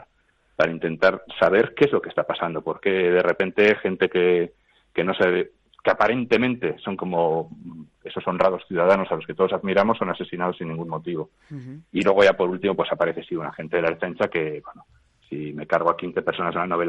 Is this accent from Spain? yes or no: yes; Bilbao, Basque Country, Spain; al público que puede escucharnos ahora, que somos de Bilbao o de cerca